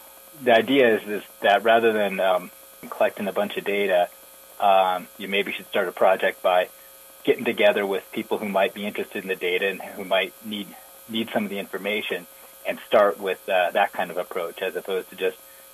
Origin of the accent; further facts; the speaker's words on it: Minnesota, United States; I grew up in Minnesota, so I grew up not so much on rivers, but paddling lakes and lakes in northern Minnesota in canoes.